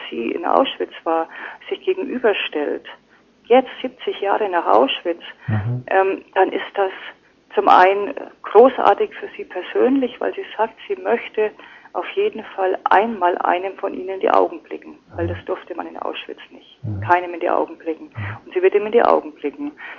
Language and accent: German; Germany; ich habe mich im Ausland nach wie vor häufig geschämt, wenn ich sagen musste, ich bin aus Deutschland.